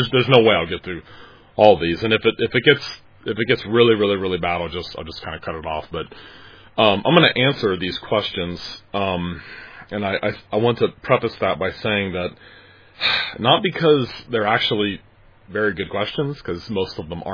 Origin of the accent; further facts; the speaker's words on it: Cincinnati, Ohio, United States; Having been born and raised in Cincinnati, there was a lot of Catholic people there